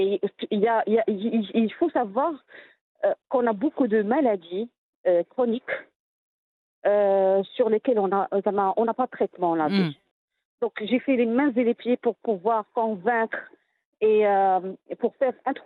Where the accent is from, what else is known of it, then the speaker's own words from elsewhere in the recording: Morocco; j'étais fière en tant que Marocaine.